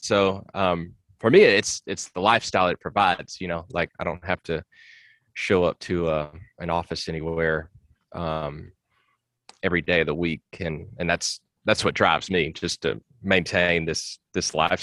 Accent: Nashville, Tennessee, United States; And I was like, well, I'm from Nashville, so we can like go try to launch it in Nashville.

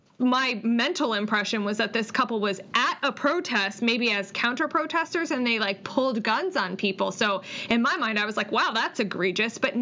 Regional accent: East Coast, United States; accent: East Coast; With an E. Sorry, my East Coast accent.

